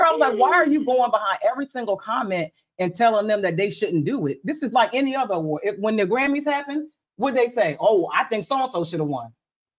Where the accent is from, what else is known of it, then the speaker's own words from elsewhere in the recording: Philadelphia, Pennsylvania, United States; I'm from Philly. I will beat y'all ass.